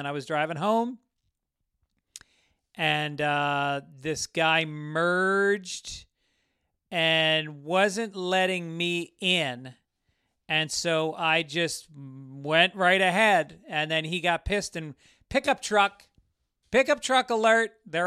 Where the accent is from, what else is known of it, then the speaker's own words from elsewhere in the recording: Ireland; I am Irish.